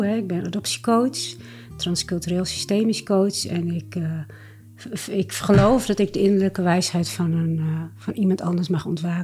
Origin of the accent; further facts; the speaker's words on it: Friesland, Netherlands; also born or lived in India; Ik ben geboren in India en door adoptie in Friesland opgegroeid.